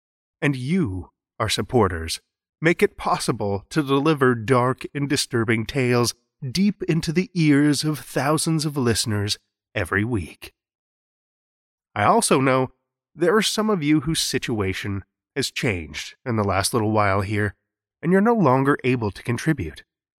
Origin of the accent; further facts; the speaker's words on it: Saskatoon, Saskatchewan, Canada; This week, here in my hometown of Saskatoon, finally saw the first real emergence of spring.